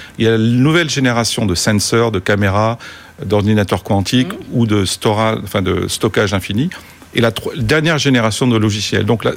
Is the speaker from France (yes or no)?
yes; France; Je pense d'abord à mon pays, la France. Hein, je suis français